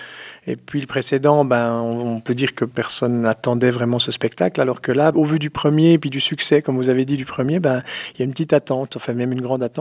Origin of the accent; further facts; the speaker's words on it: Jura, Switzerland; eh bien moi, je viens des Franches-Montagnes.